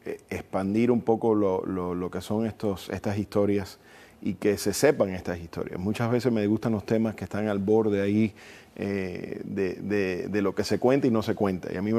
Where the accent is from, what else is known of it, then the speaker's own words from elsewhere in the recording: United States; y la cubanía a mí me llega muy de cerca y corre a través de mi sangre. Uh-huh. Aunque fui criado en los Estados Unidos, toda la sangre que corre por mi cuerpo es cubana.